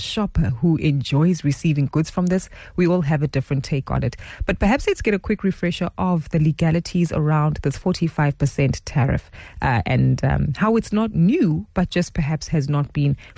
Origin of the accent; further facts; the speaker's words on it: South Africa; how SARS is actually providing us as South African citizens with some reprieve